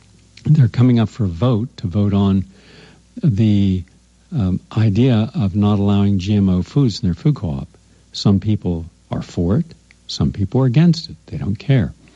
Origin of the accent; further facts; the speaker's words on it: Parkersburg, West Virginia, United States; my home state of West Virginia. Now, I can remember growing up right on the banks of the Ohio River, where Parkersburg is